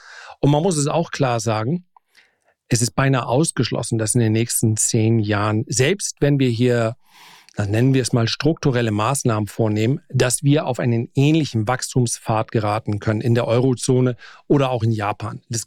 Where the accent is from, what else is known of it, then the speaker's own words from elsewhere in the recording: Flensburg, Schleswig-Holstein, Germany; born there; wenn ich jetzt meine Geburtsstadt Flensburg eingebe